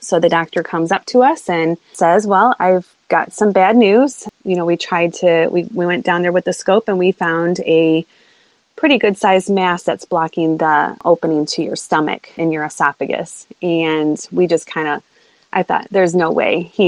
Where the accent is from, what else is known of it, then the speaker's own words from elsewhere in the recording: Chicago, Illinois, United States; now in Austin, United States; We moved to the Austin area from Illinois, from Chicago, in 2014 for my husband's job.